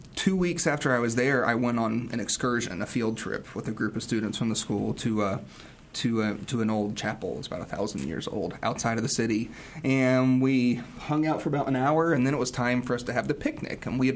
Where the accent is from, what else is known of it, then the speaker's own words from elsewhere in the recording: United States; So as an American, where the relationships between myself and my teachers, there's a distancing.